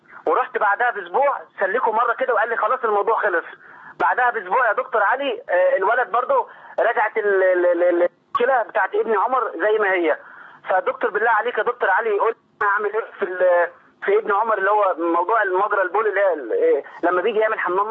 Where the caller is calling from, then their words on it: Qatar; بكلمك من قطر.